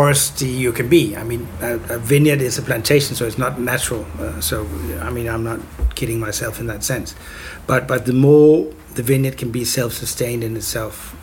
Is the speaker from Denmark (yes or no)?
yes; Copenhagen, Capital Region of Denmark, Denmark; Maybe you do not have that much in Sweden, but in Copenhagen, which is sort of, you know, my hometown.